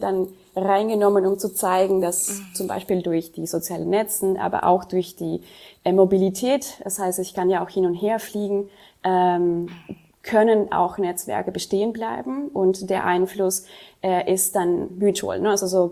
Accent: Paraguay; first language Jopara; German is a second language; ich bin in Paraguay geboren und aufgewachsen, meine Muttersprache ist Yopada, was auch eine Kreolsprache, so eine Mischsprache ist.

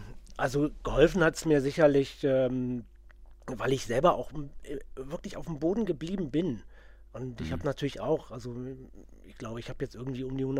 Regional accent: Dortmund, North Rhine-Westphalia, Germany; moved away; also born or lived in Göttingen; wir sind 75 von Dortmund nach Göttingen gezogen.

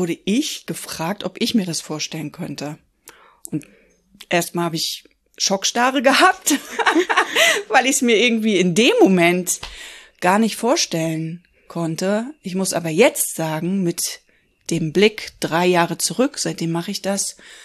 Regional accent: Rostock, Mecklenburg-Vorpommern, Germany; ich bin ja irgendwie auch ein Landkind. Also meine Kindheit bestand daraus, dass ich die Hälfte meiner Kindheit in Rostock verbracht habe. Und dann sind wir aufs Land gezogen.

